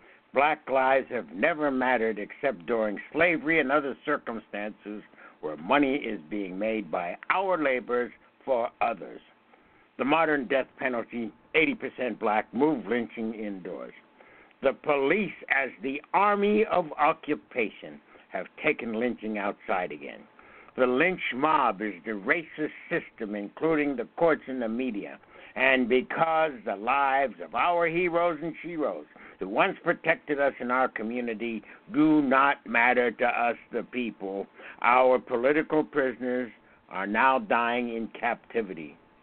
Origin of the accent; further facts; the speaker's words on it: Pennsylvania, United States; Now, I came from Western Pennsylvania. I was born there in 1934.